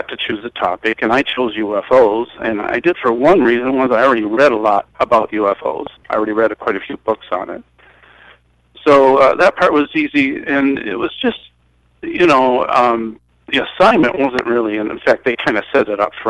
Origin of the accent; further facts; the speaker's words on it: Alpena, Michigan, United States; Alpena, Michigan, not too far from the Mackinac Bridge, about 100 miles.